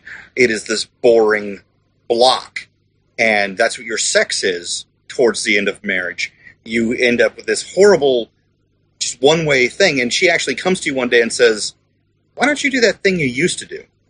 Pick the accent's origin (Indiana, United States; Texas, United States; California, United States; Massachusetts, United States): Indiana, United States; moved away; I'm originally from Indiana. Our traffic was fine up there.